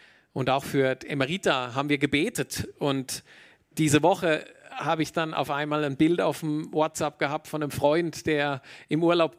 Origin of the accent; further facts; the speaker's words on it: Germany; born there; Ich habe das inzwischen gelernt als gebürtiger Deutscher, dass man mit guten Schuhen in die Berge geht, gute Ausrüstung braucht.